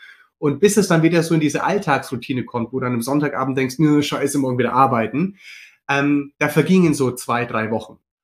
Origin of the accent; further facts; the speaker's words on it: Würzburg, Bavaria, Germany; ich komme ja ursprünglich aus Würzburg und wir sind hier in der Weinregion.